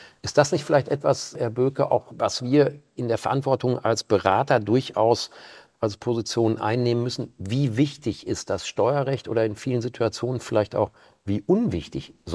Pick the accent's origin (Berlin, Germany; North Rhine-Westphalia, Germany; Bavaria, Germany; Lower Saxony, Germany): North Rhine-Westphalia, Germany; im Sauerland, wo ich aufgewachsen bin. Ich kann mich an Regenschauer ohne Ende im Sauerland erinnern in meiner Jugend.